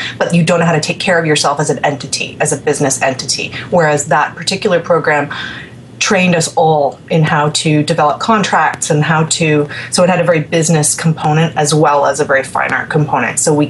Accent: Ontario, Canada; I'm from Ontario, where you're from

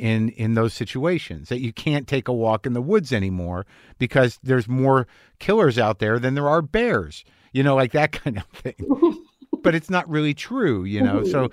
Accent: Southwest, United States; like I grew up in the Southwest

